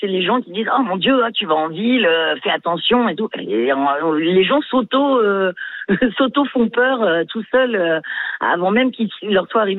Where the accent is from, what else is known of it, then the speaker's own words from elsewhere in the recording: Grenoble, Auvergne-Rhône-Alpes, France; Alors moi, je viens de Grenoble à la base